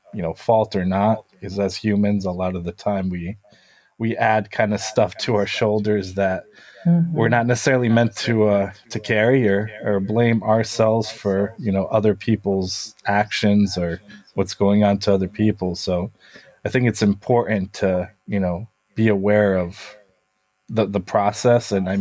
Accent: Ukraine; I'm originally from Ukraine, from Eastern Europe. So people from Eastern Europe are usually more stoic

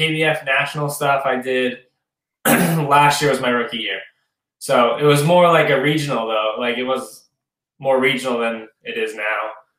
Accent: Connecticut, United States; I am from Connecticut.

